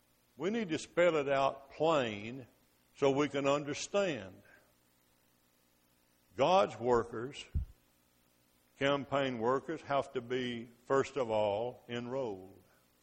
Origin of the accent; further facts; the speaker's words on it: Hamilton, Alabama, United States; Little town of Hamilton, Alabama. I grew up in Mayberry, USA. I mean, the little town of Hamilton was just like that.